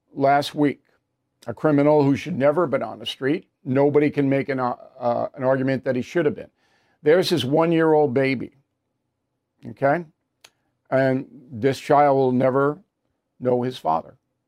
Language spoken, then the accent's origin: English; New York, United States; As you know, I was raised on Long Island. I know this place as well as any human being knows it.